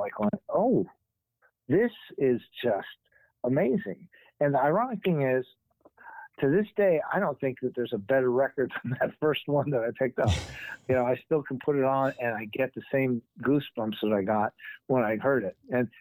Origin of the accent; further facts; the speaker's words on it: Wilmette, Illinois, United States; I was born in Chicago and then raised in the north suburb of Wilmette.